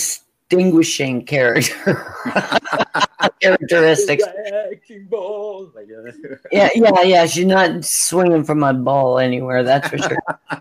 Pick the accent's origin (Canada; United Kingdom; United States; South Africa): Canada; Saskatchewan; No, don't insult the farmers anywhere, because that's my hometown.